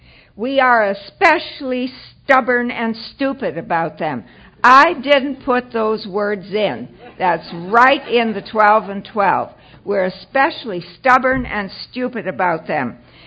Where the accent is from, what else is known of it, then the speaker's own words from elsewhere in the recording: Toronto, Ontario, Canada; I am from Toronto.